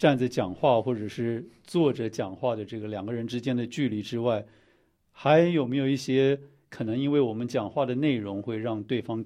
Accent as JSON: {"language": "Chinese", "country": "China", "moved": "yes", "lives_now": "United States", "said": "我记得从国内来到美国之前，我从来没有看到过一个男人使用这个除臭剂"}